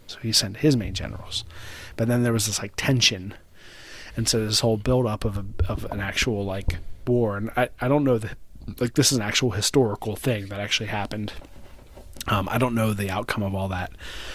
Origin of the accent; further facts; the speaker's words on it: Ireland; like my ancestry goes back multiple generations in Ireland.